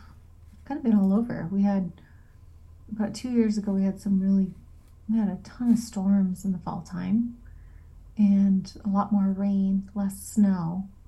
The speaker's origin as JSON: {"language": "English", "town": "Yakutat", "region": "Alaska", "country": "United States", "tie": "born or raised there", "said": "Growing up in Yakutat, we had cranberries."}